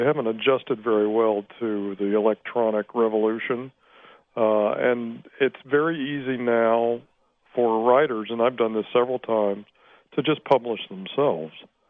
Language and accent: English; Winston-Salem, North Carolina, United States; I'm from Winston-Salem.